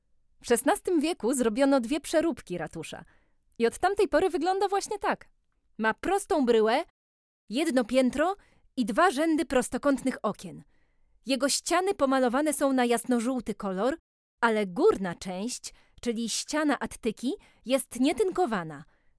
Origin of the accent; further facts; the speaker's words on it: Tarnów, Lesser Poland, Poland; uwielbiam moje rodzinne miasto, to fakt.